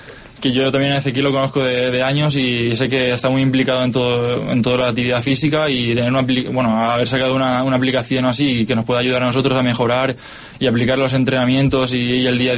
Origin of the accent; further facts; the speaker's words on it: Elche, Valencian Community, Spain; yo vengo de Elche, tampoco muy grande